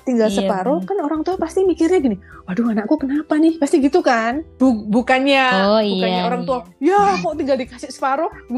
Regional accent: Indonesia; I'm Indonesian, I'm not Chinese.

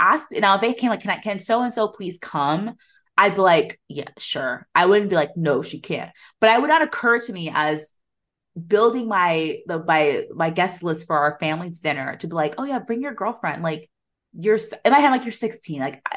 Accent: United States; I am African but removed. I was not born in Liberia. I was raised here. So I feel like I'm very American.

